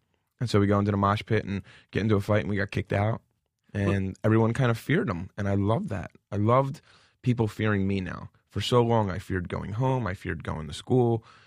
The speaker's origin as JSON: {"language": "English", "town": "Philadelphia", "region": "Pennsylvania", "country": "United States", "tie": "born or raised there", "said": "talking to me about growing up in Philly"}